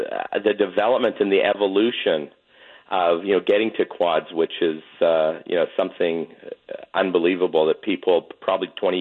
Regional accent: Canada; growing up in Canada, watched all the hockey games.

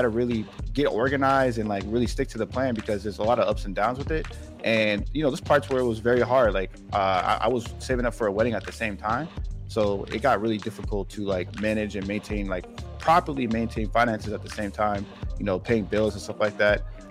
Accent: Virginia, United States; and I'm from Northern Virginia, kind of close to DC, there's a sound out there called go-go music.

